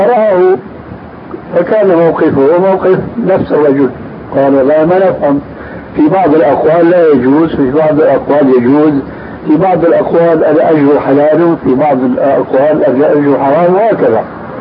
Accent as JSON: {"language": "Arabic", "country": "Syria", "said": "بعض المفتين عندنا في سوريا"}